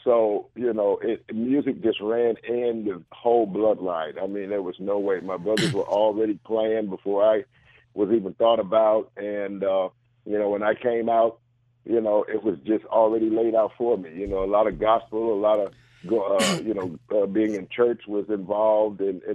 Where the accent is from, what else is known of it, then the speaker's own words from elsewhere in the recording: Memphis, Tennessee, United States; I come from Memphis out of a very religious home.